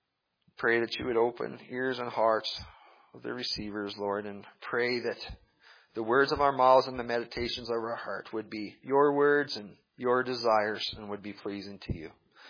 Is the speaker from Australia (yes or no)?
no; Alberta, Canada; His wife, Lorraine Teske, was somebody that I grew up with in my hometown. And the old Dingman Well location was about, half a mile away from her place. And just above the old Dingman Well was a very interesting part of southern Alberta